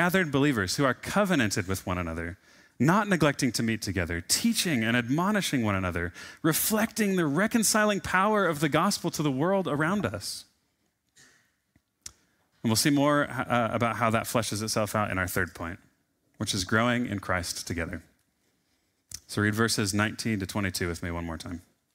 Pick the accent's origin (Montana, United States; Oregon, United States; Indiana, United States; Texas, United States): Montana, United States; To consider them less American than me because I was born and raised in Montana is actually categorically, legally untrue.